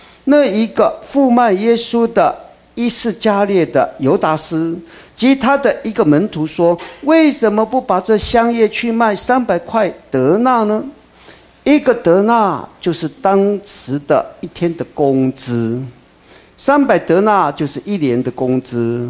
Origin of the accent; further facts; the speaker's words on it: Taiwan; 以前我们小的时候在台湾都有要把一些家中不用的这些破铜烂铁